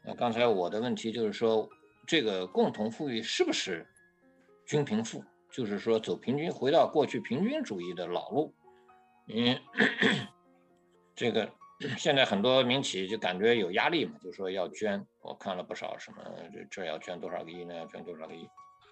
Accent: China; 我们小时候在大陆受的各种教育，

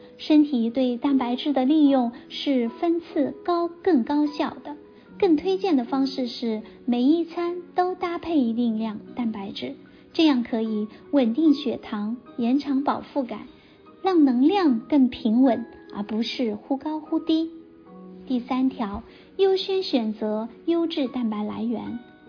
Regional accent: Seattle, Washington, United States; 咱们西雅图人守着太平洋，有得天独厚的海鲜资源，

